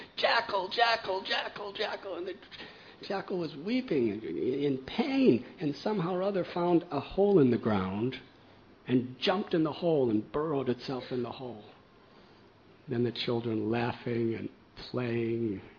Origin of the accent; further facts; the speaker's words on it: Chicago, Illinois, United States; I remember there was once a mafia person, because I'm from Chicago. I know some of these things.